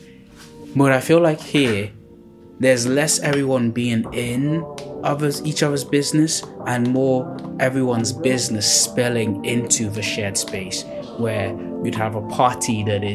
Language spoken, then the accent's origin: English; Lagos, Nigeria; So I grew up in Lagos in Nigeria, and I don't know what it is. I've always grown up in like these courtyard estates. So in the estate we grew up in Itire